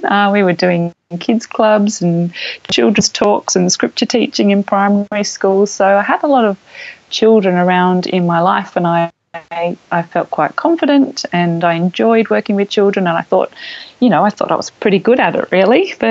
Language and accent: English; Sydney, New South Wales, Australia; I'm a Sydney girl originally. I grew up in Sydney, went to school and uni in Sydney, and I ended up studying theology at Sydney Missionary Bible College.